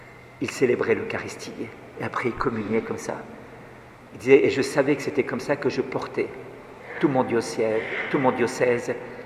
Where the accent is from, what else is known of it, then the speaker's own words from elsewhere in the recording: Switzerland; Je suis suisse, j'ai des horaires habituellement.